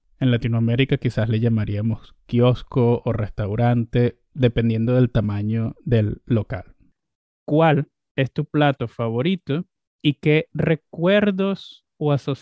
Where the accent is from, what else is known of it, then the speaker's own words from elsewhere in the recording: Venezuela; yo soy de Venezuela, ella es de España